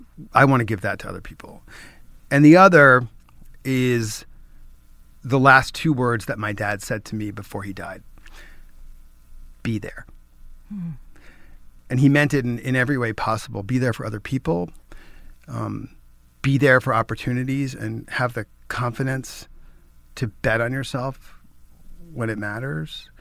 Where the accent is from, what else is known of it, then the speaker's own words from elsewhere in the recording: New York, United States; I'm a New Yorker.